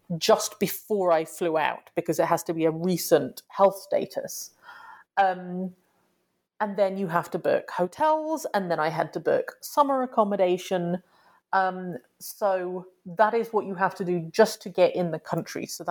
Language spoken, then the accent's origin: English; United Kingdom; So as a British person, I can come into the US for 3 months as long as I'm not working under a visa waiver thing.